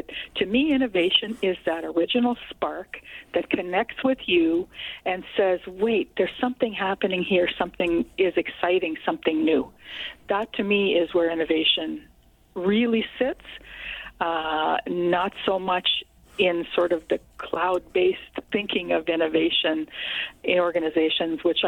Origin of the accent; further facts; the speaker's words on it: Windsor, Ontario, Canada; born there; now in Toronto, Canada; in the Greater Toronto Area, where I have been for over 30 years now. I was born originally in Windsor, Ontario